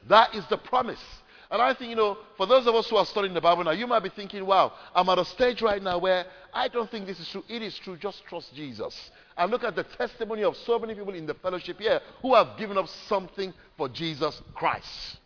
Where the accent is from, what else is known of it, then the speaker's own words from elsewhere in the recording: Nigeria; I was very privileged that when I grew up in Nigeria, I went to a primary secondary school